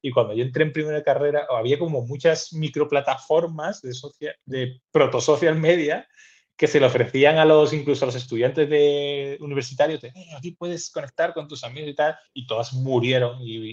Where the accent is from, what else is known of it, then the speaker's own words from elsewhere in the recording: Seville, Andalusia, Spain; Y yo soy de Sevilla